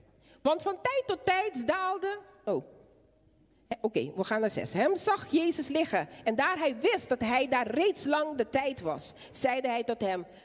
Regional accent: Curaçao; Ik ben een Curaçaoënaar, hè, broeders en zusters.

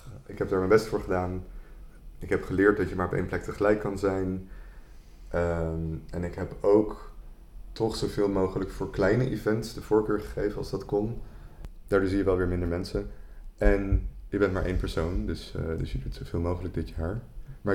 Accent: Amsterdam, North Holland, Netherlands; now in Duivendrecht, Netherlands; want ik kom uit Amsterdam, ik woon in Duivendrecht.

